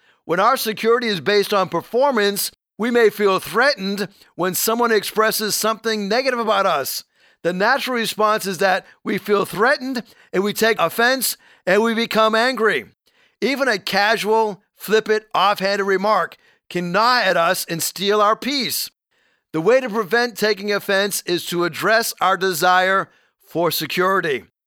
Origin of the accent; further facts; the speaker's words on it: Northeast, United States; I married a Southerner and I'm from the Northeast.